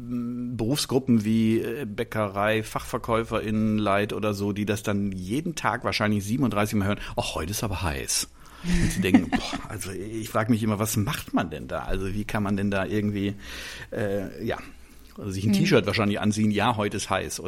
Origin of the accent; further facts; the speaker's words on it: North Rhine-Westphalia, Germany; Ich bin aufgewachsen in Ostwestfalen